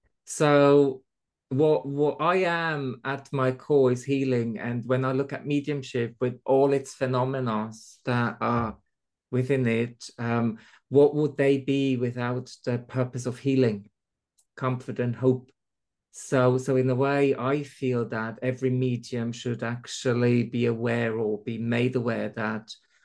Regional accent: Switzerland; first language German; English is a second language; my surname is from Switzerland. So I'm not originally English. So my mother tongue is German.

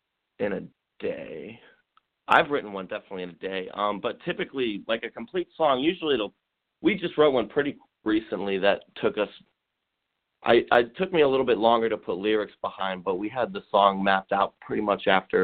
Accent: Erie, Pennsylvania, United States; now in Pittsburgh, United States; I moved here about a year ago, and I'm from Erie, Pennsylvania, excuse me, and there wasn't really much of a music scene up there

